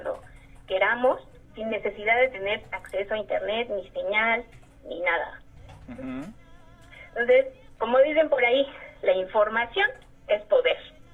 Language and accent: Spanish; Mexico; si algo nos caracteriza como sociedad mexicana es la solidaridad.